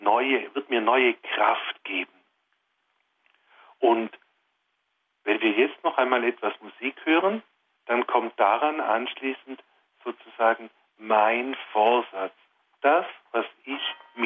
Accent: Langenargen, Baden-Württemberg, Germany; Ich komme ja auch aus einem Ort, ich komme aus Langenargen am Bodensee.

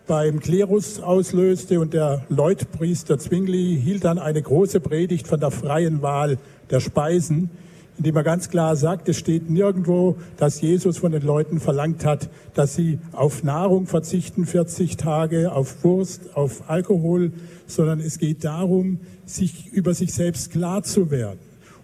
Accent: Konstanz, Baden-Württemberg, Germany; accent: Alemannic; Ich komme von der Schweizer Grenze, ich komme von der Schweizer Grenze, ich komme eigentlich aus Konstanz.

